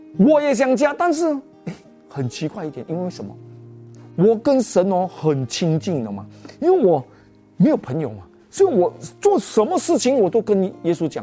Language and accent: Chinese; Malaysia; accent: Malaysian; 他们听我，又听我的口音，马来西亚口音